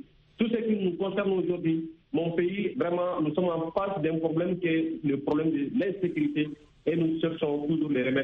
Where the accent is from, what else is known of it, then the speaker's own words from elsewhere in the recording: Mali; Je suis malien.